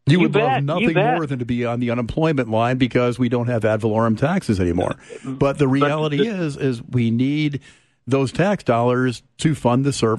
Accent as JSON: {"language": "English", "region": "New York", "country": "United States", "lives_now": "Oklahoma City, United States", "said": "I'm from New York. Don't hold that against me. I'm a recovering New Yorker. But I'm from New York."}